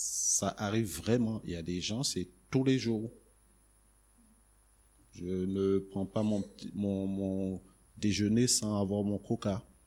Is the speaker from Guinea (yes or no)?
no; Le Moule, Guadeloupe, France; Vous savez, moi je suis Guadeloupéen, je viens du Moule.